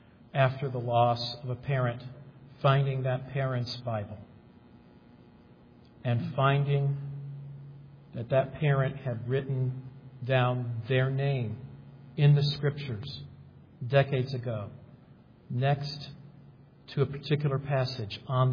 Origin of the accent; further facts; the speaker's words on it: Cleveland, Ohio, United States; I'm from Cleveland. We may never win the World Series.